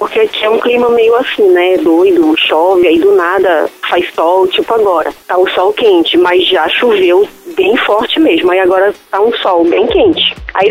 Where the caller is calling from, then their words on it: Manaus, Amazonas, Brazil; De Manaus.